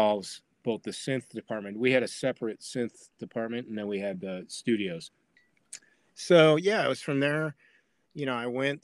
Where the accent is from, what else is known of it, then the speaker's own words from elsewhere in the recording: Chicago, Illinois, United States; I was the youngest of seven. So, you know, we grew up outside of Chicago.